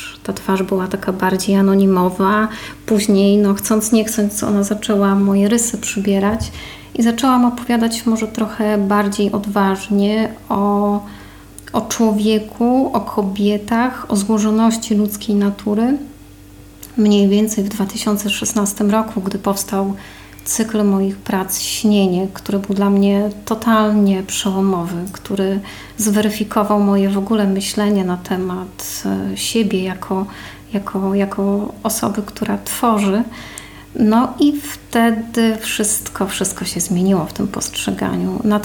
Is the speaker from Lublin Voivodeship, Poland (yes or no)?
no; Warmian-Masurian Voivodeship, Poland; born there; urodziłam się tu na Warmii i jest to moja taka mała ojczyzna, która towarzyszy mi w tej mojej podróży nieustannie.